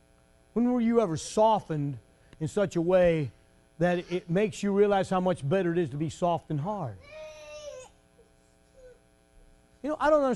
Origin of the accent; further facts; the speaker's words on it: United States; Listen, I love the fact that I'm an American.